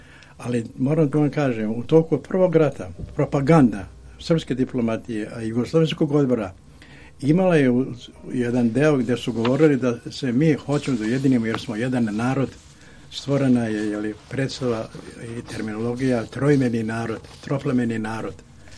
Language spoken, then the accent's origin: Serbian; Vojvodina, Serbia; govorim kao stari Vojvođanin